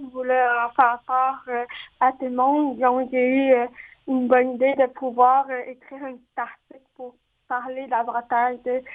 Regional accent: Montreal, Quebec, Canada; j'ai grandi à Hochelaga-Maisonneuve, puis mes parents habitent dans le même quartier

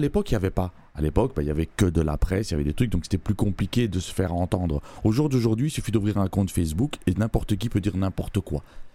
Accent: Belgium; en plus, je suis belge

